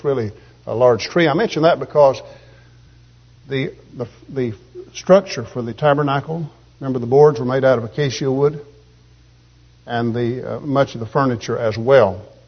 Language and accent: English; Alabama, United States; Now, growing up in Alabama, you know about sycamore trees.